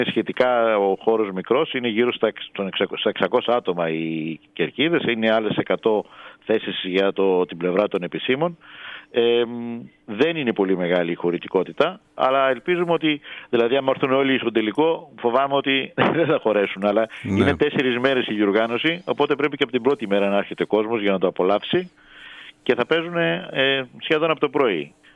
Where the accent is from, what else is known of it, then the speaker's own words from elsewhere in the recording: Eastern Macedonia and Thrace, Greece; Από τη Θράκη που είναι η πατρίδα μου μέχρι κάτω στην Κρήτη.